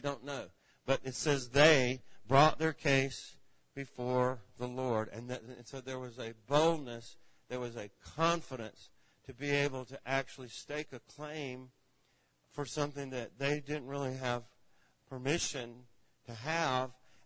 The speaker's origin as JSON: {"language": "English", "town": "Atlanta", "region": "Georgia", "country": "United States", "tie": "born or raised there", "said": "I'm from Georgia. I grew up in Georgia. I grew up in the Atlanta area."}